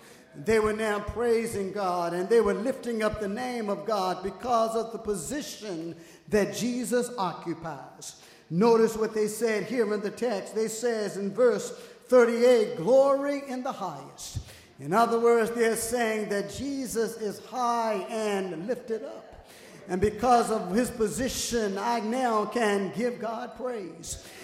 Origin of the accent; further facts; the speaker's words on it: Richmond, Virginia, United States; just a little boy growing up in the West End part of Richmond